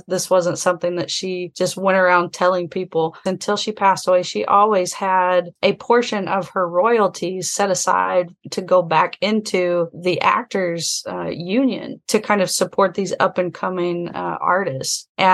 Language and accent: English; the South, United States; And I can say that because I'm also from the South.